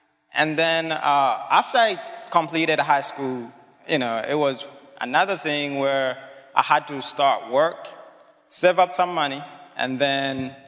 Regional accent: Zambia; now in Memphis, United States; I'm from Zambia. I'm actually going into my junior year at Lemoyne Owen College in Memphis.

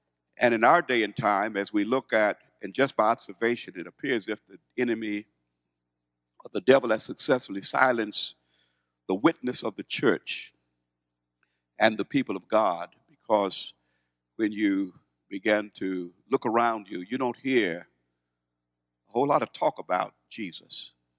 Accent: Brooklyn, Illinois, United States; Now, you know, I'm from Brooklyn, Illinois

